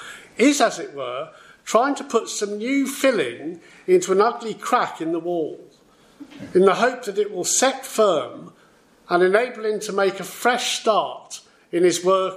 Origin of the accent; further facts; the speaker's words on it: Wales, United Kingdom; born there; I am Welsh. I was born in North Wales.